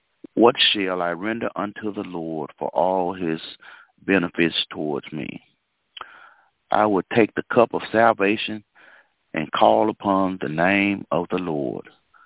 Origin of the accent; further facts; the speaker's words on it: the South, United States; everybody know I'm from the South, and preachers in the South, they get long-winded